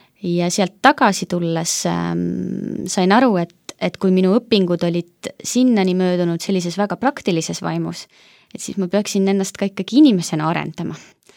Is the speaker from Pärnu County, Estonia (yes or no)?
yes; Pärnu, Pärnu County, Estonia; also born or lived in Tartu; Mina olen pärit Pärnust. Olen küll sündinud Tartus, mu vanemad olid sellised noored tudengid, kui mina ilma tulin, aga kaheaastaselt kolisime perega Pärnusse. Ja seal kõik minu lapsepõlve ja noorusaastad möödusid.